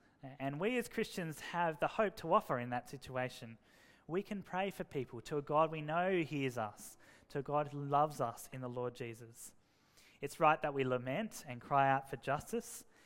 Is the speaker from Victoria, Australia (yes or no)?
no; Sydney, New South Wales, Australia; Oh, we're from Sydney. It's a pretty multicultural place in Sydney.